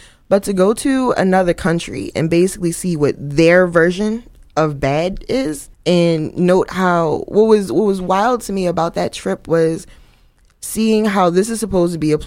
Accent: Baltimore, Maryland, United States; growing up in Baltimore is not easy. It's not pleasant. It's not cute. It's poor.

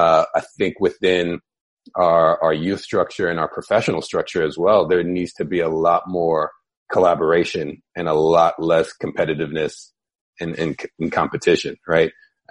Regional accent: United States; especially as an American, right, that I wasn't taught.

